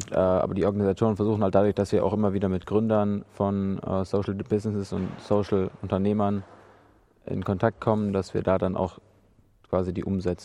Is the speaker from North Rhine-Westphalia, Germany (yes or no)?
yes; North Rhine-Westphalia, Germany; ich komme aus der Gegend um Köln.